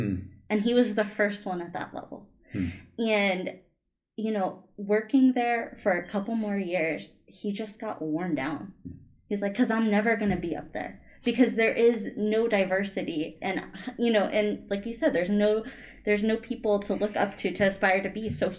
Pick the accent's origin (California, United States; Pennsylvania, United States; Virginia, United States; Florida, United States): Pennsylvania, United States; Pittsburgh; now in Erie, United States; Sorry, I'm from Pittsburgh. I often say that.